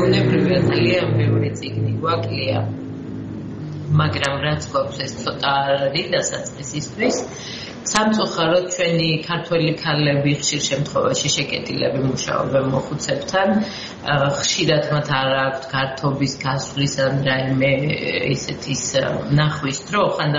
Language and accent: Georgian; Merisi, Adjara, Georgia; ანუ მე აუცილებლად დავბრუნდები მერისში. აუცილებლად. მე ყოველთვის ფიქრობდი მერისზე და არასდროს არ დამიწყებია, რომ ვალში ვარ აი იმ ადგილთან, სადაც მე გავიზარდე.